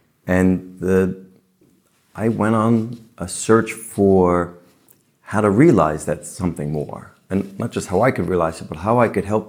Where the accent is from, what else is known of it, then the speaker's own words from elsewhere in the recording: New York City, New York, United States; Well, I grew up in New York City